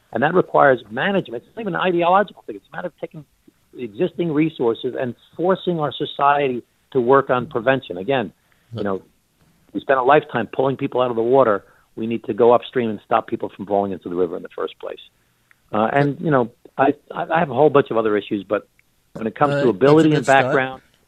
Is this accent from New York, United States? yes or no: yes; New York, United States; I was the mayor of my hometown, the county executive, as you mentioned, of Nassau County, larger than 12 states in the United States of America.